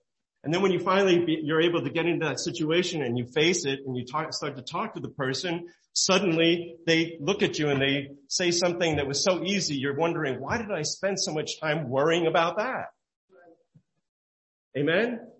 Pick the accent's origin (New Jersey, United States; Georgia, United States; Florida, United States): New Jersey, United States; Glen Ridge; the place that I grew up in Glen Ridge was a place where people needed the light.